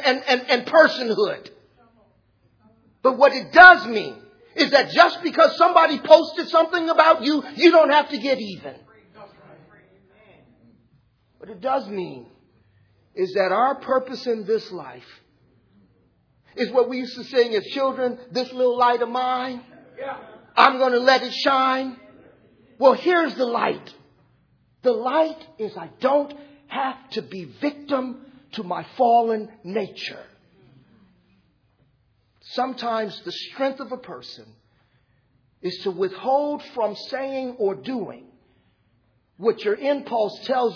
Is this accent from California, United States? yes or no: yes; Los Angeles, California, United States; I was raised in South Central. They told me how to do that.